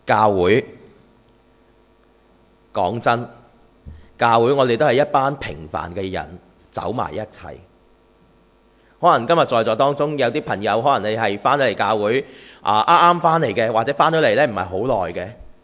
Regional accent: Hong Kong; 特别在这个世界啊，我们来自香港的有很多年轻人或者跟上一辈呢，大家呢有个政治立场不同的。

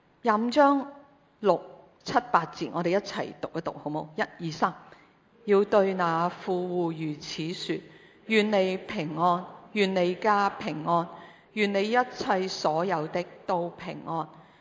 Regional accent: Guangdong, China; 学我们广东人有句叫做反转猪肚

